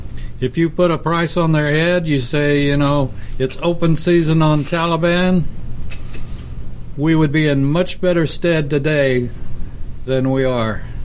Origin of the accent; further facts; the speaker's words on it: United States; I'm an American. Now, at my age, I'm ashamed of America.